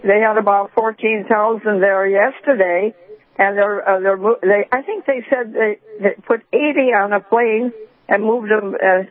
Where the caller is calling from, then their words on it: Fargo, North Dakota, United States; I'm from Fargo, and I'm one of the seniors in Fargo.